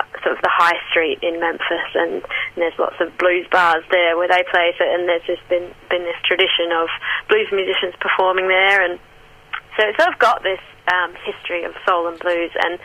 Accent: Western Australia, Australia; now in England, United Kingdom; I'm from Western Australia. I live in England

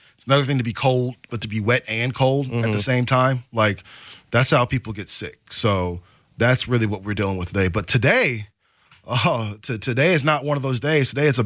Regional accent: Portland, Oregon, United States; San Diego, and this is no disrespect to my hometown. I love it-ish here for the most part. There are some things that could change, but for the most part, I love Portland.

